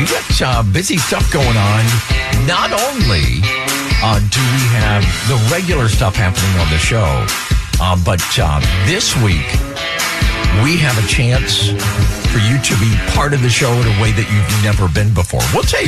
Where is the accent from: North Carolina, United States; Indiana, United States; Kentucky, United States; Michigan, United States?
Kentucky, United States; I grew up in Kentucky